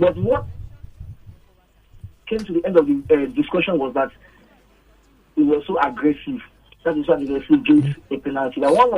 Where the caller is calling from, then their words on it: Yaba, Lagos, Nigeria; I'm calling from Yaba.